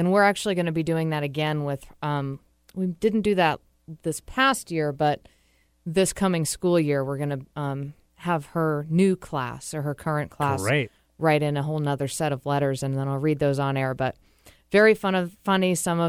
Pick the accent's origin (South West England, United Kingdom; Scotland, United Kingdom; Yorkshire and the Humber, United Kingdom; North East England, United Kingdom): Scotland, United Kingdom; I'm Scottish.